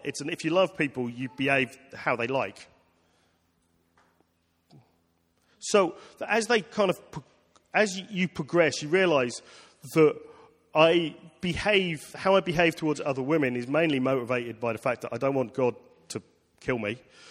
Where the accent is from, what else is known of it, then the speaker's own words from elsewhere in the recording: England, United Kingdom; You have to understand, as an Englishman, my idea of church is a cold, old building